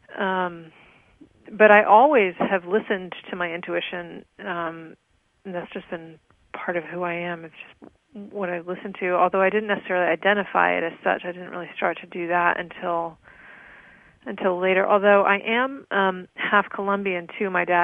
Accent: Rhode Island, United States; Well, I grew up in Rhode Island and was pretty intuitive from an early age.

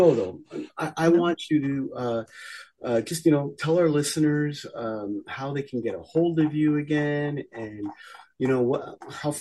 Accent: Canada; because I'm from Canada and you had to go

